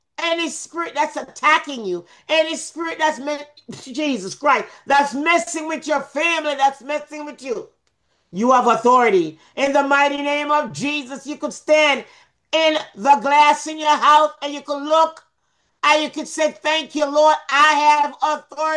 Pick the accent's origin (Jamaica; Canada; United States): Jamaica; I'm from Jamaica. I'm born and raised in Jamaica.